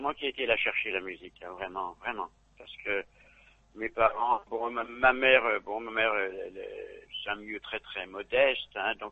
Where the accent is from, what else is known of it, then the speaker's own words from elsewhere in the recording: Lyon, Auvergne-Rhône-Alpes, France; Non, je suis natif de Lyon, oui, tout à fait.